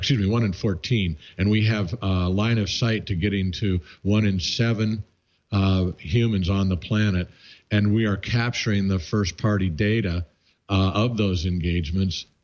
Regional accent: Midwest, United States; I'm a Midwesterner. Yeah, I went to Harvard undergrad, but I grew up in the Midwest.

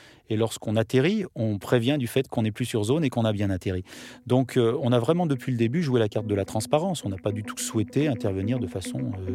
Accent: France; born there; aujourd'hui, je suis français, je suis né sur le territoire français

